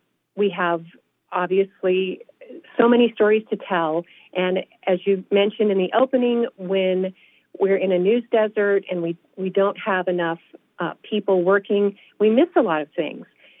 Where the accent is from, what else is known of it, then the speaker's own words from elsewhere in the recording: Bieber, California, United States; I was just thinking about the elementary school that I went to in Aden, California. My family lived in Bieber